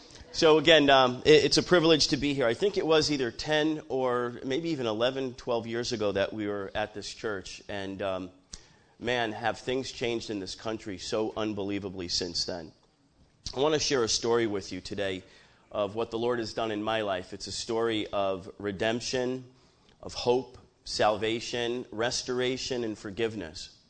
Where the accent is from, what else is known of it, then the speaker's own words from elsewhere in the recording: Connecticut, United States; I'm from Connecticut